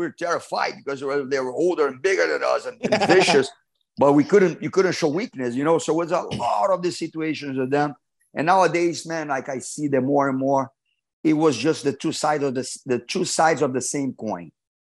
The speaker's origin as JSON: {"language": "English", "region": "Rio de Janeiro", "country": "Brazil", "said": "because I was always from the South Zone of Rio"}